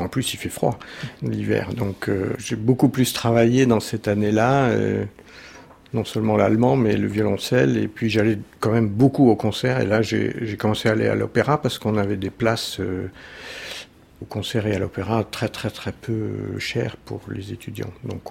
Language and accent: French; Caen, Normandy, France; born there; je suis né à Caen en 1958.